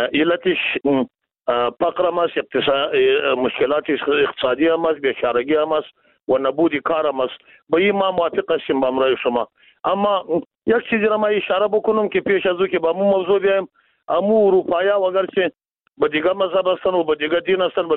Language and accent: Persian; Afghanistan; ما و شما از افغانستان هستیم،